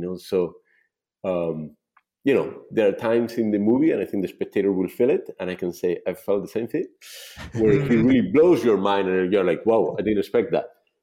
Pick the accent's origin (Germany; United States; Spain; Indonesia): Spain; I'm from Europe. I'm from Spain.